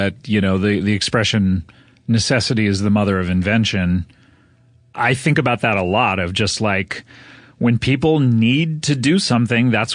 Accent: California, United States; Growing up in Orange County, for your listeners, it is kind of a rich pocket of California. It's a little bit south of Los Angeles

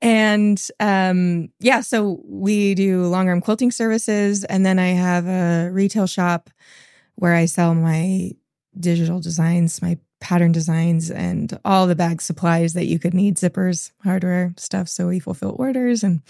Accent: St. George, Utah, United States; now in Orem, United States; I'm from St. George, Utah. Sorry, I have a cough drop in my mouth. And I moved to Orem, let's see, about 9 years ago.

